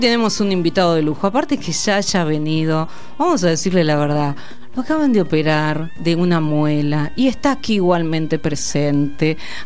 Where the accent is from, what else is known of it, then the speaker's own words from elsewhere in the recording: Carlos Casares, Buenos Aires Province, Argentina; born there; Porque yo nací en Carlos Casares.